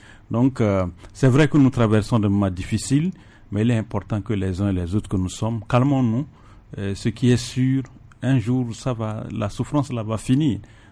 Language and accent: French; Togo; Nous sommes tous des Togolais, nous sommes appelés à vivre ensemble.